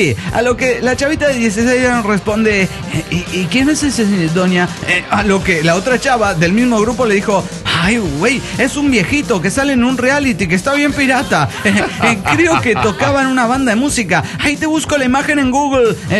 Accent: Cali, Valle del Cauca, Colombia; en Cali, mi ciudad natal, Cali, Colombia, tuvimos un alcalde ciego.

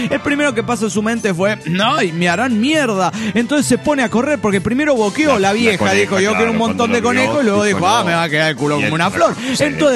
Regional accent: Monterrey, Nuevo León, Mexico; Soy el danzonero de Monterrey.

